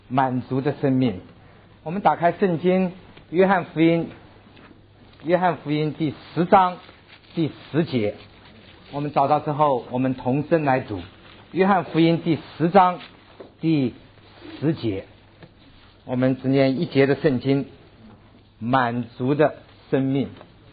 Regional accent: China; 对我们中国人来讲，我们可能也有所谓美满人生的方程式。

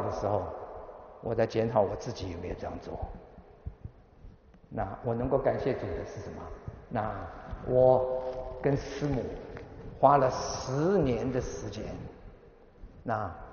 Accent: United States; 今天我由美国来到了德国

